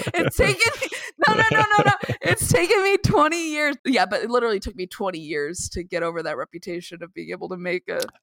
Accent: Tucson, Arizona, United States; I was from Arizona. I grew up in Tucson.

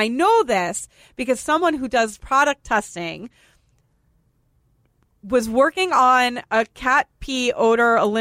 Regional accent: Boston, Massachusetts, United States; because Caroline grew up in Connecticut, I grew up in Boston. We don't have Publix

